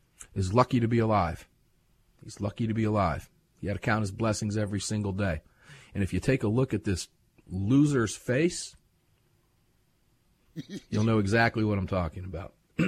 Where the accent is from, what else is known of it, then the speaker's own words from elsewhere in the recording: Tampa, Florida, United States; This one happened to be down in my hometown in Tampa Bay.